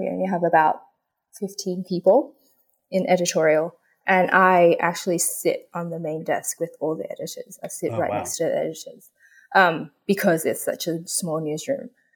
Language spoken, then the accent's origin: English; Australia; also born or lived in Hong Kong; I was born in Hong Kong, but I grew up in Australia.